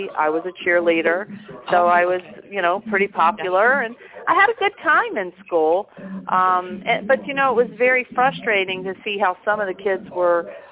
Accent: Homestead, Florida, United States; I was actually born in Homestead, Florida, which is just below Miami, and I was raised in Homestead as well.

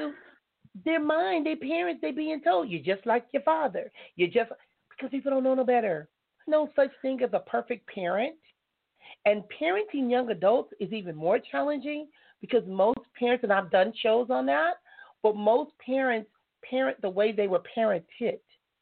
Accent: Compton, California, United States; I grew up in Compton, so I know people from all walks of life

